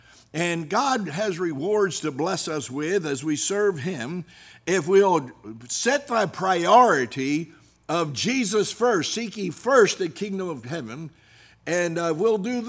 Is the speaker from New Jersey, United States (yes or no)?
yes; New Jersey, United States; You know, I'm from New Jersey. I'm blunt.